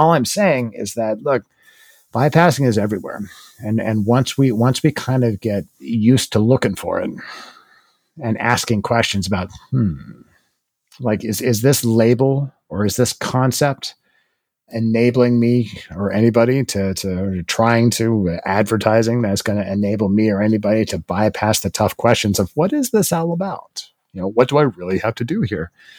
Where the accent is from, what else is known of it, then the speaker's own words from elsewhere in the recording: Iowa, United States; now in Chicago, United States; I'm a kid from Iowa who lives in Chicago. I don't know if I can say y'all.